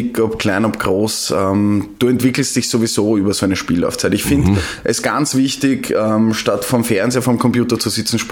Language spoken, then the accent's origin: German; Vienna, Austria; ich komme selber aus dem Ghetto Floridsdorf.